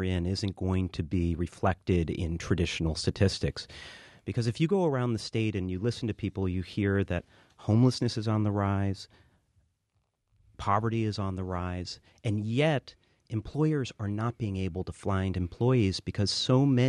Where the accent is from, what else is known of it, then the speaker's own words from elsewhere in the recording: Hartland, Vermont, United States; And I feel very lucky that I am a Vermonter. I grew up in Heartland